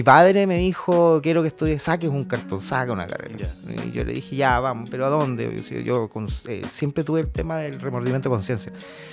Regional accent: Puerto Montt, Los Lagos, Chile; Nací en Puerto Montt en el 76, nacido, criado, no me he movido de acá.

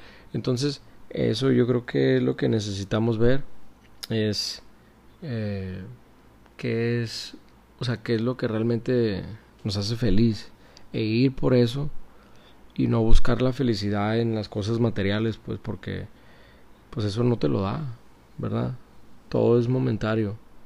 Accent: United States; now in Culiacán, Mexico; Soy de Estados Unidos. Tengo aproximadamente 4 años viviendo aquí en Culiacán.

